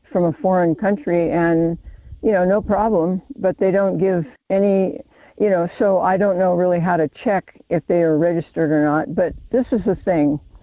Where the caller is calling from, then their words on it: Arizona, United States; I'm from Arizona.